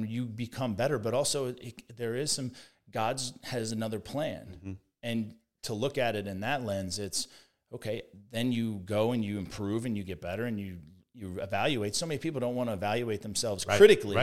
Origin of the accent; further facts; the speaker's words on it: Pennsylvania, United States; Growing up outside Philadelphia, like we ran for anyone listening that knows football, we ran a wing tee offense.